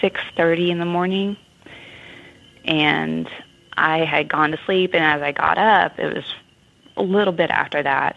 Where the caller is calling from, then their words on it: Cumming, Georgia, United States; I'm calling from Cumming, Georgia.